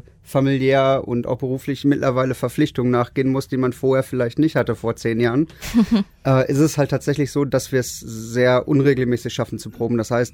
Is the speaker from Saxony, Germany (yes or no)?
no; Dortmund, North Rhine-Westphalia, Germany; ich bin halt gebürtiger Dortmunder und bin damit halt aufgewachsen, von Jugendlichalter an.